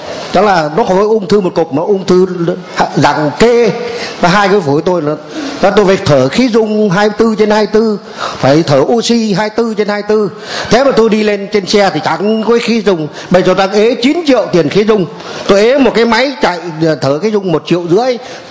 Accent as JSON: {"language": "Vietnamese", "region": "Thanh Hoa", "country": "Vietnam", "said": "năm nay 74 tuổi, tôi ở người Thanh Hóa, người bên Lương."}